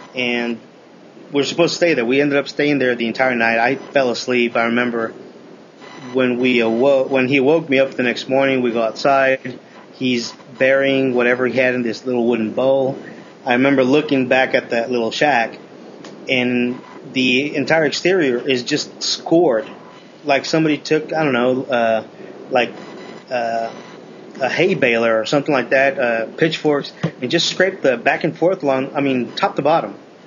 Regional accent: Mexico; I grew up in Mexico, predominantly.

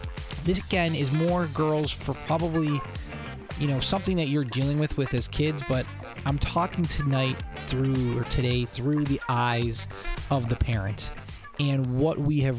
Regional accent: Northeast, United States; You know, growing up in the Northeast, people always maybe assume that, Sal, that you're going to love winter.

